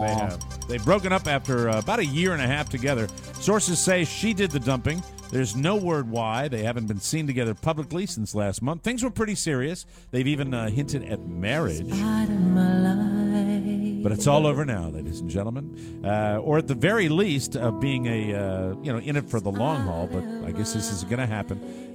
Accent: Glastonbury, Connecticut, United States; Yes, lots of wonderful flavors growing up in Glastonbury, Connecticut, ladies and gentlemen.

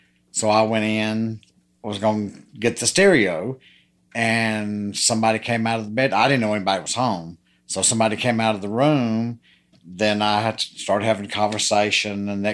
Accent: Alabama, United States; Well, I had a normal childhood. And as in Tuscaloosa, you're raised to be a Alabama fan.

